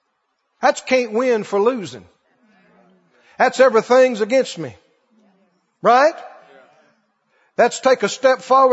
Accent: Mississippi, United States; in my rural area where I grew up down in Mississippi

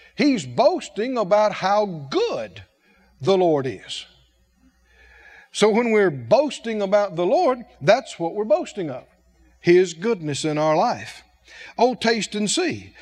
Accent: the South, United States; We grew up in the South, and we grew our own vegetables and lived on the farm.

